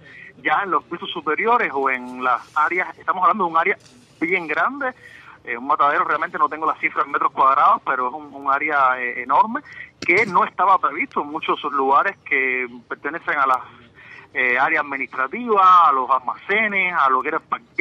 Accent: Cuba; todos somos cubanos

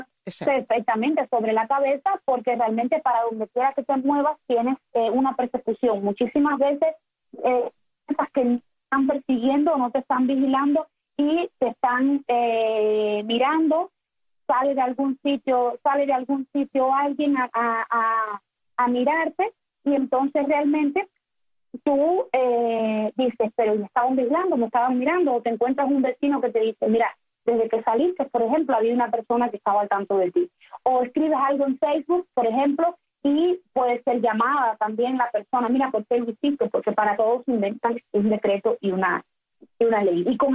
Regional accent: Cuba; Y sentimos que todas esas necesidades que como familias, como cubanas, como mujeres tenemos, realmente no están cubiertas.

